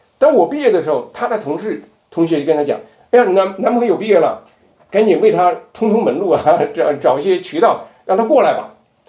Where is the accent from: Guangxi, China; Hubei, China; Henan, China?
Guangxi, China; moved away as an adult; 要回广西吗？我是广西来的。